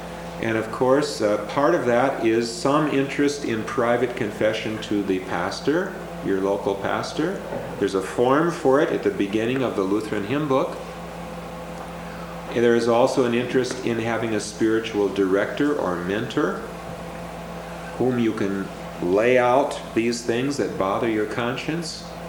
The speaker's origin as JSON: {"language": "English", "town": "Willmar", "region": "Minnesota", "country": "United States", "tie": "born or raised there", "said": "a pastor who dealt with alcoholics in my hometown of Wilmer, Minnesota for many years"}